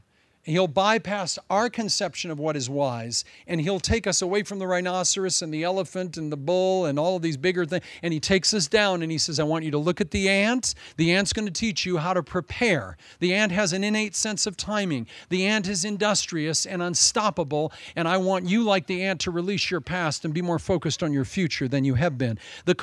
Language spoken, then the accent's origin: English; Midwest, United States; I'm from the Midwest. We have our own version of locusts.